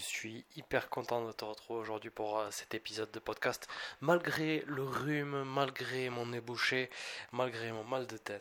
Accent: France; mais nous, on s'en fout de Thanksgiving, on est français.

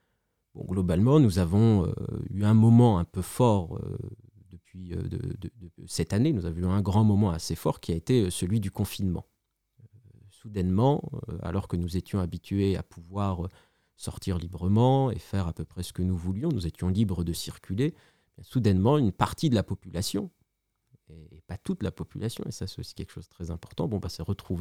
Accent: France; qui globalement chez nous en France a plutôt commencé en mars

